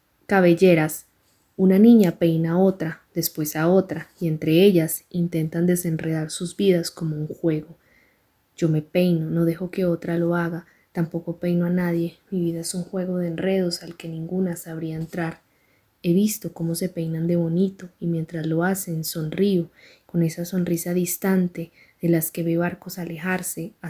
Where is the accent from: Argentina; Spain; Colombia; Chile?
Colombia; Pereira, Risaralda; de Pereira, Colombia.